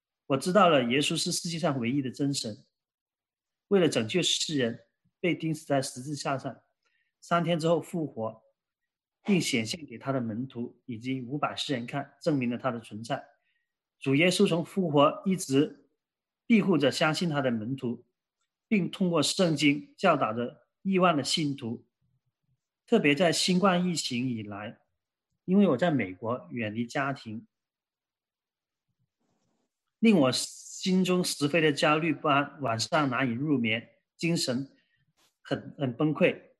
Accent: Guangdong, China; 我来自广东，大陆广东啊。

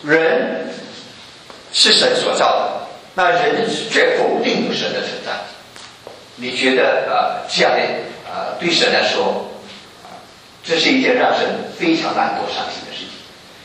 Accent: China; 就是一种我们中国人所说的大逆不孝的事情

